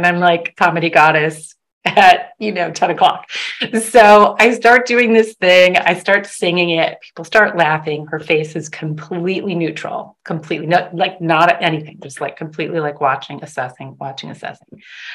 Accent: Michigan, United States; also born or lived in Arizona; I was born in Detroit, grew up in Michigan, and then in Arizona.

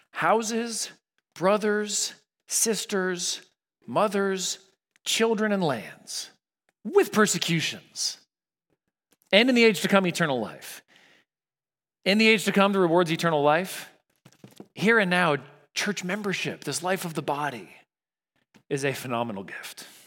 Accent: California, United States; I mean, I grew up in California. It's not a world apart from here.

